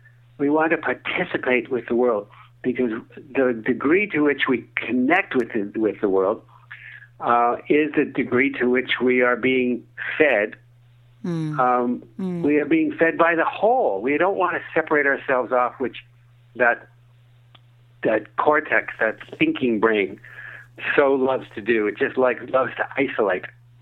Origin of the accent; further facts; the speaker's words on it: Canada; I'm Canadian.